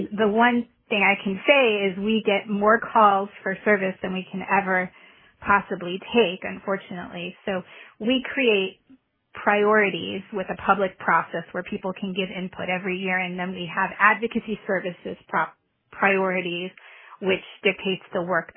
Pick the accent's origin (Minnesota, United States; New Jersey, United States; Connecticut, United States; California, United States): Connecticut, United States; I went to Hopkins, but before that I was from Connecticut.